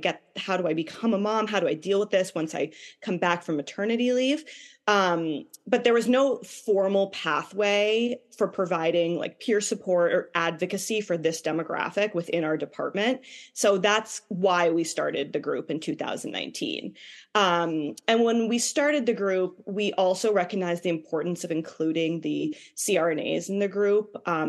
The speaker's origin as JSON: {"language": "English", "region": "Massachusetts", "country": "United States", "tie": "born or raised there", "said": "So a little bit about my background. I grew up in the Boston area."}